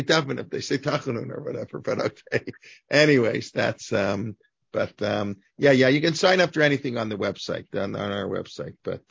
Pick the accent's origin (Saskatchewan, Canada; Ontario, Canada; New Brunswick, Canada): Ontario, Canada; Toronto; But I grew up Overbrook in Evanston, in Bathurst Manor.